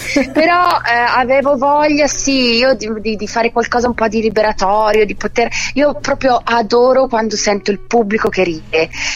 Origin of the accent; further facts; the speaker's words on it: Liguria, Italy; perché io mi sento da Ligure, ambasciatrice